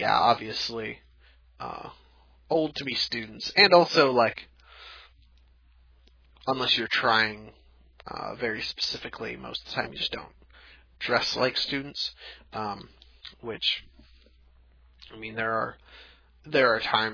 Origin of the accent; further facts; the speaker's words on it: Wisconsin, United States; We're not talking about the kind of shotguns that one would find where I grew up in Wisconsin for hunting deer.